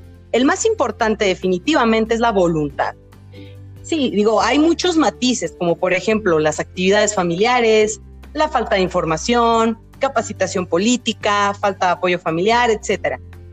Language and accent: Spanish; Guanajuato, Mexico; Yo soy originaria de Guanajuato capital